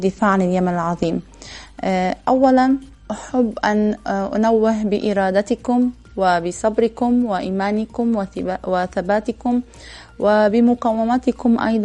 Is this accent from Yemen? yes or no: no; South Lebanon, Lebanon; أنا كأم لبنانية جنوبية بالخصوص أربي أولادي على حب الوطن